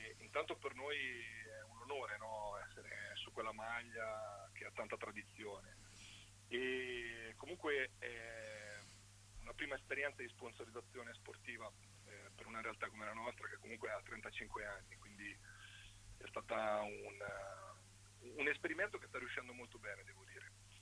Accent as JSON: {"language": "Italian", "town": "Ancona", "region": "Marche", "country": "Italy", "said": "Ma sicuramente, allora, diciamo che intanto io sono anconetano e quindi questo è importante."}